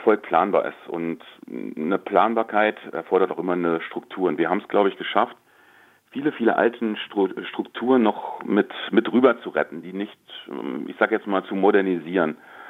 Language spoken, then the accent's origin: German; North Rhine-Westphalia, Germany; Ja, ich komme aus dem Ruhrgebiet und da ist, muss man wirklich sagen, da ist Fußball sehr, sehr, sehr dominant.